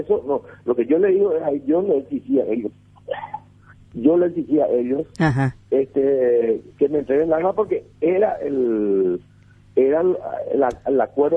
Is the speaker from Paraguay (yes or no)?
yes; Itapúa, Paraguay; Itapúa prácticamente es un pueblo mío. Yo soy de Itapúa.